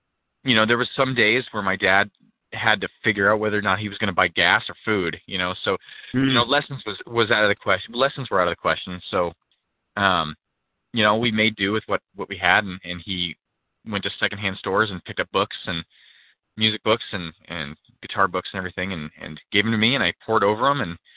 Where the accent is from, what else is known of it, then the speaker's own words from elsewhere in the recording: Pacific Northwest, United States; Well, I was born in the Pacific Northwest, pretty rural area. I grew up very rural area